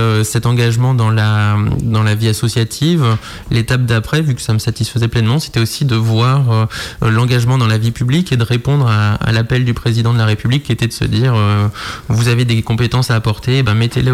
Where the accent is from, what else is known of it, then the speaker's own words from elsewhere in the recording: Saint-Brieuc, Brittany, France; Alors, j'ai grandi en Bretagne, à Saint-Brieuc exactement.